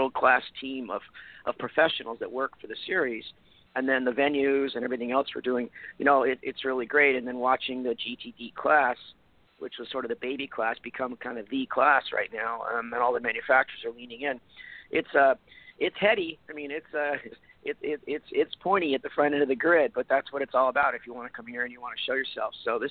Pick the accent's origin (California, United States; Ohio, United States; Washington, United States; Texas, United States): California, United States; Newport Beach; And so I'm from down here. I grew up in Newport Beach as a kid in the 70s.